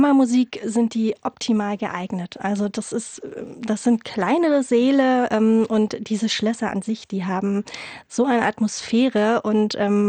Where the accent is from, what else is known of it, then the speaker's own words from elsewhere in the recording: Brandenburg, Germany; Also ich komme ursprünglich aus dem Havelland